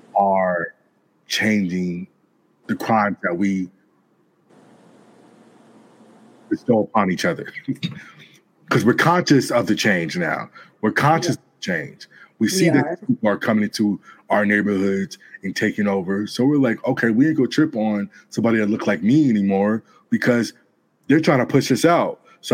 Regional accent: Gardena, California, United States; I'm over here now and I'm from South Bay, Gardena, Torrance. Okay. That was all up and down Crenshaw though my whole life.

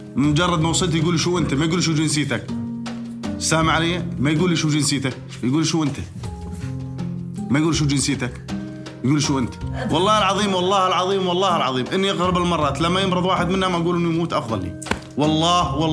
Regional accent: Jordan; وإني أردني ابن البلد هذه، مو منبوذ

